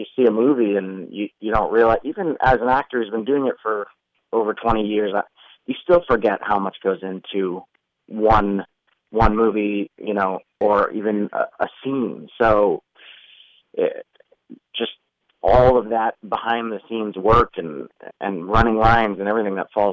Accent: Boston, Massachusetts, United States; but growing up, of course, I played baseball all the time, and that was it.

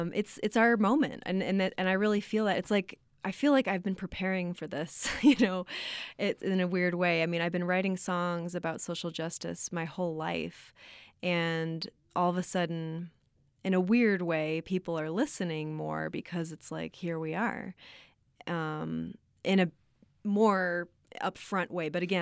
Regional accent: Nebraska, United States; When I was a young queer woman growing up in Nebraska, there were not a lot of visible people who sexuality was out there.

